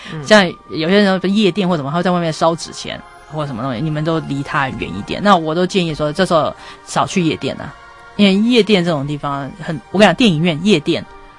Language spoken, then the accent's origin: Chinese; Taiwan; 各位，我是来自台湾的